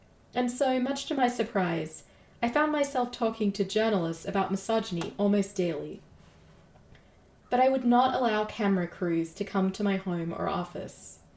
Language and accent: English; Melbourne, Victoria, Australia; moved away as an adult; now in Boston, United States; I even know what I weighed on the day I arrived in Boston, fresh off the plane from my hometown of Melbourne, Australia, to begin graduate school in philosophy nearly 20 years ago.